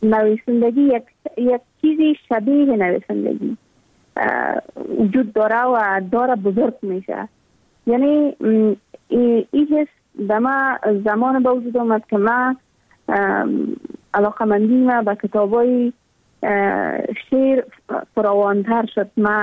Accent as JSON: {"language": "Persian", "country": "Afghanistan"}